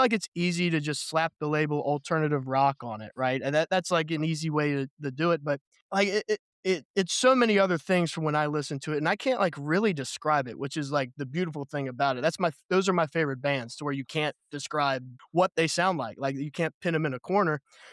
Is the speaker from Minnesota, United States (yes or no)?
no; Erlanger, Kentucky, United States; Yeah, I'm I'm from Kentucky, but I'm like 20 minutes from Cincinnati. I'm from like Erlanger, which is around Covington.